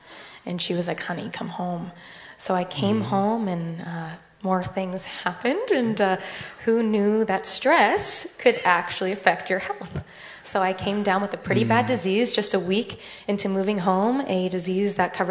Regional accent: Herndon, Virginia, United States; also born or lived in Ashburn; I grew up in Northern Virginia, and I grew up with a religious background. Lived in Herndon for about 8 years, moved to Ashburn

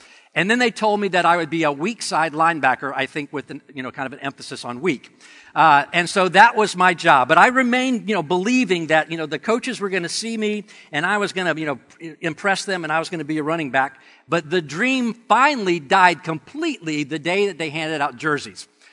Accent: Georgia, United States; but the time that I was growing up in Georgia, in the educational system, and that's where I, you know, my formative years were, I was there from grade 2nd through 12.

